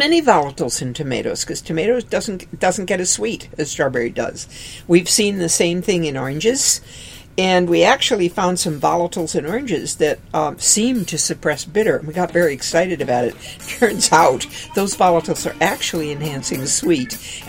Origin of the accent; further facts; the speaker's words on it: Aberdeen, South Dakota, United States; Well, I grew up in Aberdeen, South Dakota, a little town, 25,000, and women interested in science were curiosity in those days.